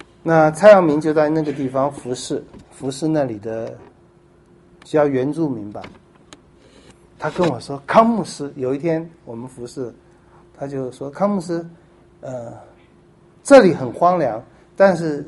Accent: Taiwan; 这我从台湾来的

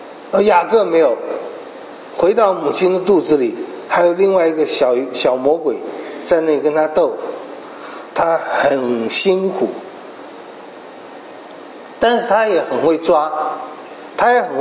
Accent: Taiwan; 这是我们台湾人最喜欢讲的话

